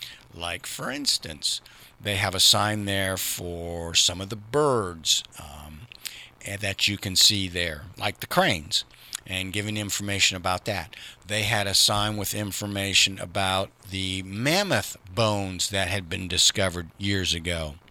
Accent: Columbus, United States; I grew up in Columbus, And, you know, it was like there'd be a telephone booth on every street corner.

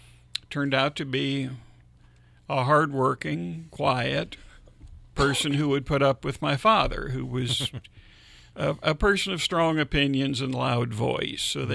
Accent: Georgetown, Ohio, United States; Many more recollections of growing up in Georgetown.

